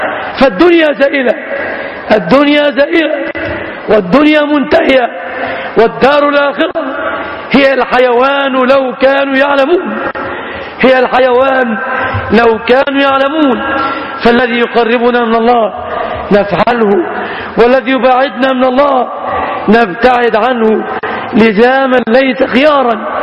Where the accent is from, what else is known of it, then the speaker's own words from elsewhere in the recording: Egypt; اللهم اجعل بلادنا مصر آمنة مطمئنة